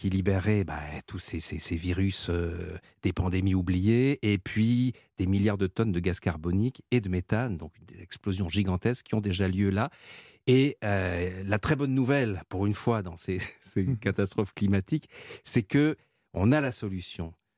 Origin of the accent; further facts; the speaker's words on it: Nice, Provence-Alpes-Côte d'Azur, France; born there; Moi, j'adore la ratatouille. Je suis né à Nice